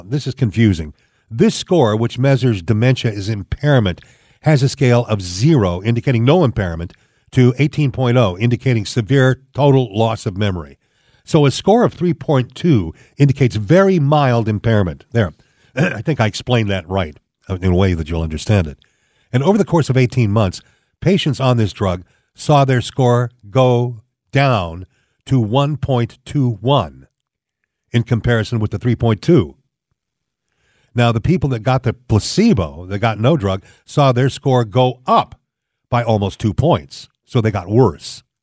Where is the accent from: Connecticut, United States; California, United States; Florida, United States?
California, United States; that I'm from California. I'm a native Californian